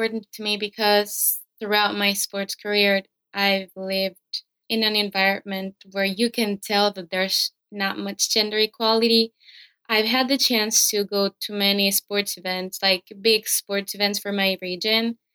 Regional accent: El Salvador; I'm from El Salvador

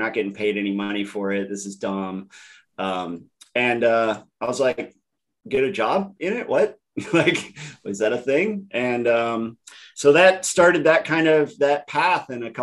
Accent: Alaska, United States; I grew up in Alaska, and me and my mother, we went on a road trip. And a road trip in Alaska is what you can imagine it is.

